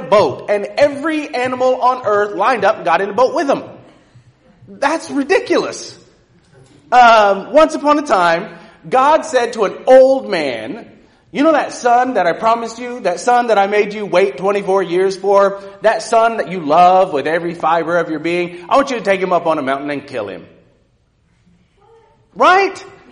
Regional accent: California, United States; I grew up in Southern California. I'm looking at some people who went to a church I grew up with.

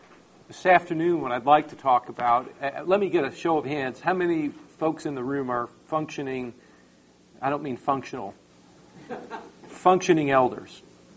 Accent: Niagara Falls, New York, United States; I grew up in Niagara Falls, New York. I spent half of my life in the Roman Catholic Church. My parents are Italian.

